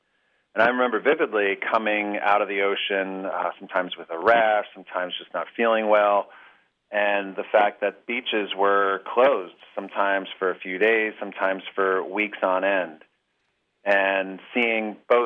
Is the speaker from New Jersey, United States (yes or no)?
yes; New Jersey, United States; growing up in New Jersey, we had these horrific water pollution challenges, both with Barnegat Bay, where I lived, but particularly the ocean.